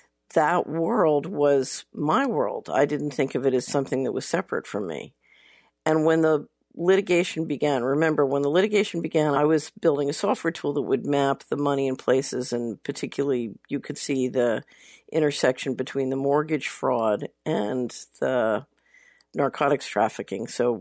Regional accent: Philadelphia, Pennsylvania, United States; When I grew up in Philadelphia and went to a Quaker school that was downtown

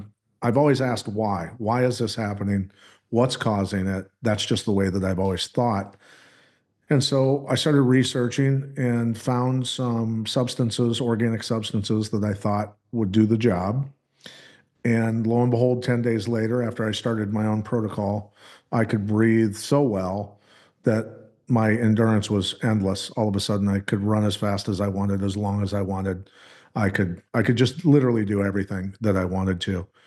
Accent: Iowa, United States; now in North Dakota, United States; Born and raised in Iowa, yeah, but spend most of my time in North Dakota now.

